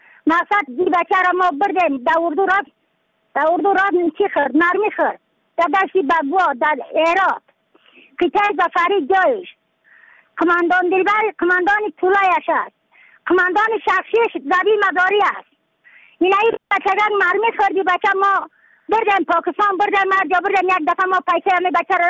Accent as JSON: {"language": "Persian", "region": "Badakhshan", "country": "Afghanistan", "said": "از بدخشان هستم، مرکز بدخشان ولسوالی اکل پایان."}